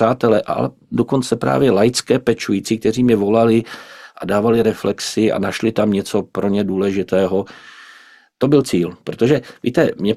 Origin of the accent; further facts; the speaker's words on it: Vysočina Region, Czechia; born there; Takhle to prostě bylo v tom životě mém na Třebíčsku, kde jsem se narodil, u Moravských Budějovic, Litohořů, Moravských Budějovic.